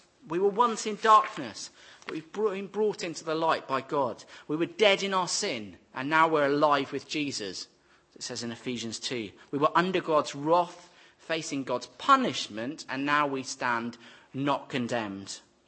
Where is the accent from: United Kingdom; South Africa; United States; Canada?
United Kingdom; it just says I'm British